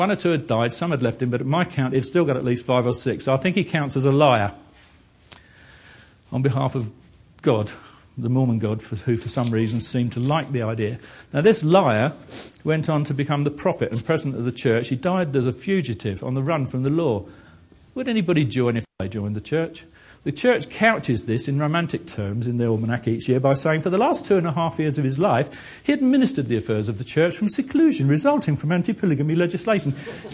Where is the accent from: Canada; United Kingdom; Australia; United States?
United Kingdom; England; I raise this because I'm from England